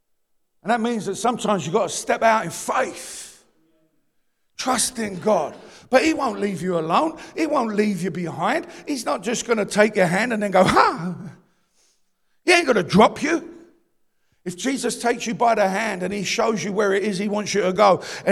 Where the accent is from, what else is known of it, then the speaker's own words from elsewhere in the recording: London, United Kingdom; I'm from East London.